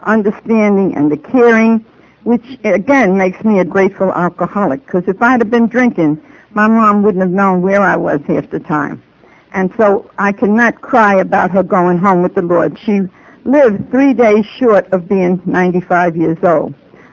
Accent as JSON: {"language": "English", "town": "Manhattan", "region": "New York", "country": "United States", "tie": "born or raised there", "also_born_or_lived": "Brooklyn", "said": "I'm the oldest of five children. I was born in Brooklyn and raised in Manhattan."}